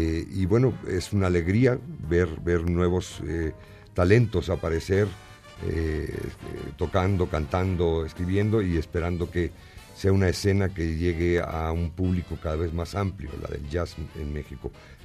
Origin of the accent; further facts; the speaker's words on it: Spain; born there; moved away; Soy nacido en España, aunque aquí he vivido más de la mitad de mi vida.